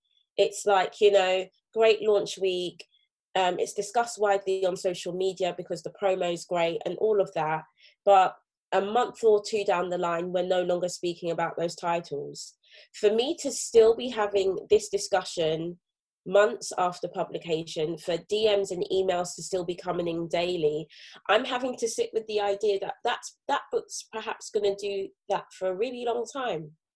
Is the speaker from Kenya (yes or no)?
no; London, United Kingdom; As a teenager growing up in Brixton, South London, I was like, yeah, that's happened to me